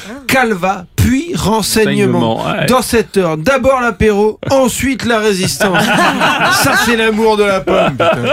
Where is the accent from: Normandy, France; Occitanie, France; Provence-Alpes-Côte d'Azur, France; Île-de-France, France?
Normandy, France